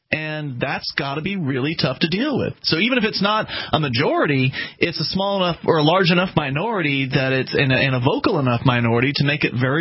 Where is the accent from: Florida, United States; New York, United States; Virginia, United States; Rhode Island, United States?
Florida, United States; Sarasota; now in Keene, United States; who actually had moved here from our hometown of Sarasota, Mark and my hometown of Sarasota